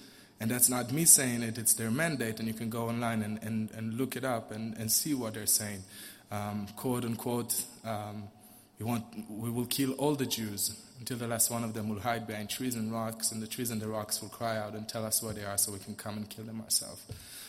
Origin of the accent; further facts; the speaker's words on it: Israel; I'm 25 years old. I'm from Israel. I was born and raised in Israel.